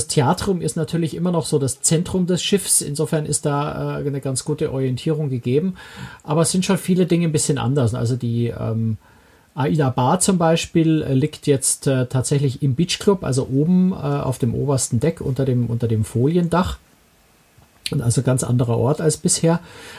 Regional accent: Bavaria, Germany; das erlaube ich mir jetzt mal als Bayer zu sagen

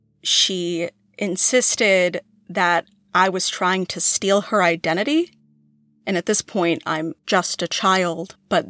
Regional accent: Maryland, United States; also born or lived in Texas; I was born in Texas, and my parents were together until I was 4 or 5 years old, at which point my mother moved my little brother and I from Texas to Maryland

